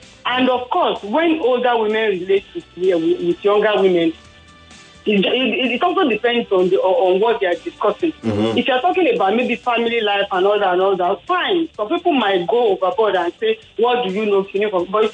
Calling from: Ikeja, Lagos, Nigeria; I'm calling from Ikeja.

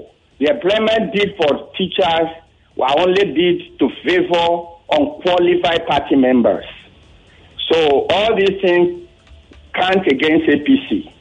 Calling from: Yaba, Lagos, Nigeria; here from Yaba.

